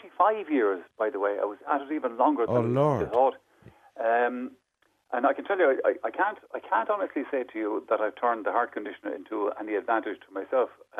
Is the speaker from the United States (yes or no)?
no; Galway, Connacht, Ireland; also born or lived in Dungarvan; now in Dublin, Ireland; I've actually lived in Dublin longer than I lived in Galway.